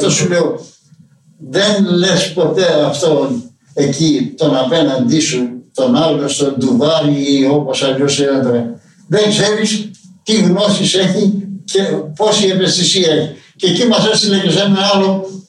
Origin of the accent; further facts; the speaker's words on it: Araxos, Western Greece, Greece; Μένω πια στο χωριό μου, στον Άραχο.